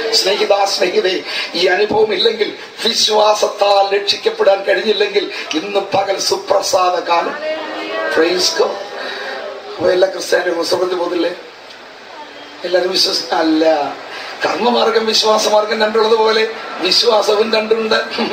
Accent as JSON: {"language": "Malayalam", "town": "Kunnathur", "region": "Kerala", "country": "India", "tie": "born or raised there", "said": "25 വർഷം ആരാധന നടന്ന ഒരു വീട്ടിലാണ് ഞാൻ ജനിച്ചു വളർത്തപ്പെട്ടത്. അറിയാമോ, എന്റെ 75 കൊല്ലത്തിന് മുമ്പ് പെന്തക്കോസ്ത് ഉപദേഷ്ടാക്കന്മാർ ദൂതുമായി കൊട്ടാരക്കരയ്ക്ക് പടിഞ്ഞാറ് കുന്നത്തൂർ എന്ന കൊച്ചു വില്ലേജിൽ വന്നപ്പോൾ"}